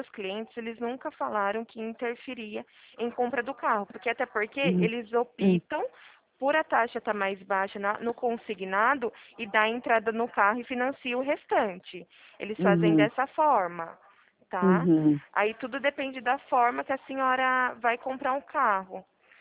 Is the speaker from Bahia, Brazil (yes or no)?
no; São Paulo, Brazil; Isso, eu sou daqui do interior de São Paulo